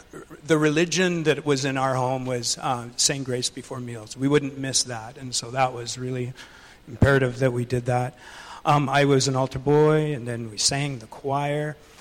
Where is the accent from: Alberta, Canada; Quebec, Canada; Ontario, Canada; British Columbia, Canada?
Alberta, Canada; Grande Prairie; born there; I was not born here. I was born in Grand Prairie, Alberta. And my parents were staunch Catholics